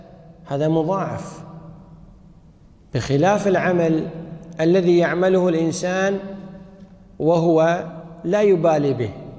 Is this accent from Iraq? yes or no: no; Kuwait; عندنا بالكويت